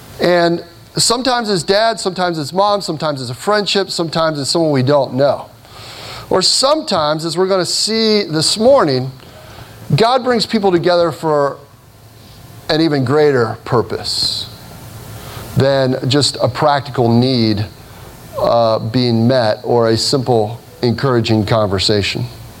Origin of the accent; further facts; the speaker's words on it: Cincinnati, Ohio, United States; there was a time when I grew up in Cincinnati, Ohio, and I was on a boat, a little ski boat on the Ohio River.